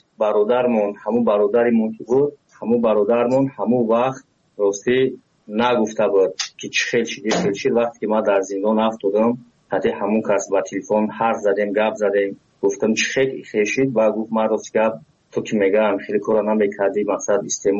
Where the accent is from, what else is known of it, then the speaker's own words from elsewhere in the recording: Tajikistan; moved away; ما یک نیم پیش از تاجیکستان اومدم